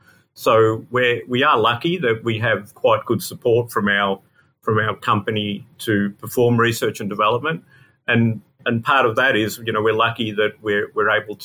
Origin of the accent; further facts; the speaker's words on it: Melbourne, Victoria, Australia; So growing up in Melbourne, I did my studies in science